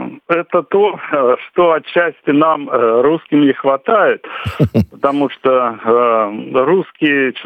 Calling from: Saint Petersburg, Russia; я из Петербурга звоню.

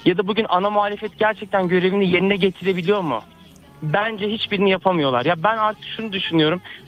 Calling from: Ankara, Turkey; Ankara'dan bağlanıyorum. Kendim kamuda çalışıyorum, hemşireyim.

